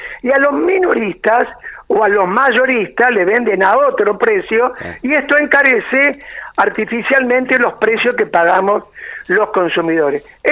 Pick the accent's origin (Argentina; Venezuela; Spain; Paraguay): Argentina; como la que vivimos los argentinos